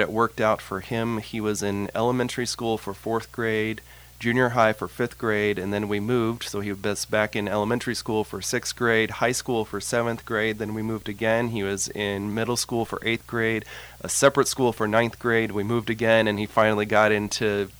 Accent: Memphis, Missouri, United States; born there; I was born in Memphis, Missouri.

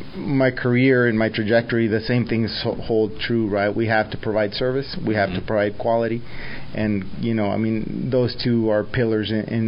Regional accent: Texas, United States; So I'm a transfer from Texas originally.

